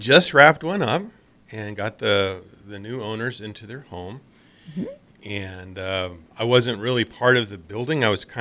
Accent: Denver, Colorado, United States; now in Fremont, United States; Well, I am from Denver.

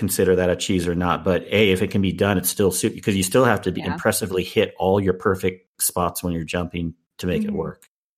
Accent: California, United States; Yeah, I grew up in California. I know what that is.

